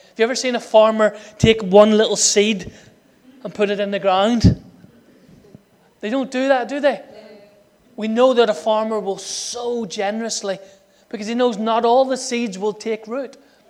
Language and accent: English; Ireland; I'm Irish, and I know we should pray, but what type of prayer?